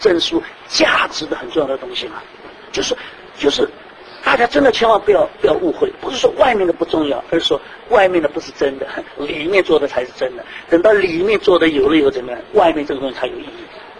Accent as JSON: {"language": "Chinese", "region": "Shanghai", "country": "China", "said": "我们上海人怎么讲？叫西装比赛"}